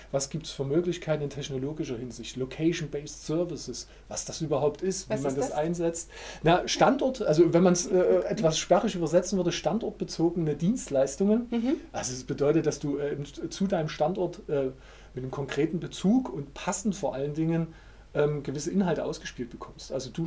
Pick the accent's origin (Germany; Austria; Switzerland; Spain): Germany; Dresden, Saxony; born there; now in Leipzig, Germany; Ich komme gebürtig aus Dresden, lebe schon seit einigen Jahren jetzt in Leipzig, habe auch hier studiert in beiden Städten, alte Geschichte, Latein und Sportmanagement.